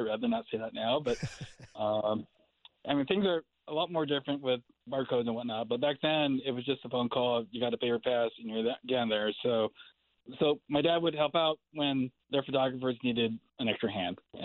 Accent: San Francisco, California, United States; Born and raised in San Francisco.

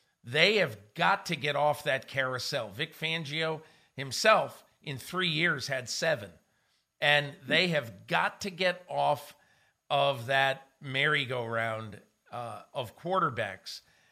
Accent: Connecticut, United States; I grew up in Connecticut. My dad got me into being a huge Red Sox fan.

